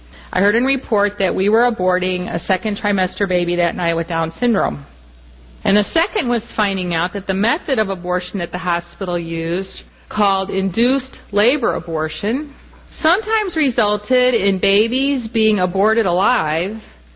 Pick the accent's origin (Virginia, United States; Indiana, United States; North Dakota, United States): Indiana, United States; I was the first person to have an accident in my home state of Indiana.